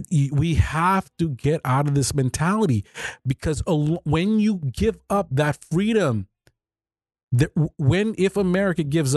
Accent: Southwest, United States; And what's sad about this, and you guys are in the Southwest. I'm from the Southwest.

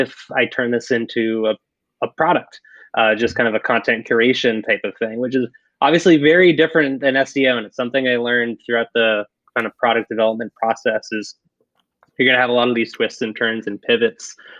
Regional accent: Massachusetts, United States; So I'm from Massachusetts, went to Holy Cross in Worcester

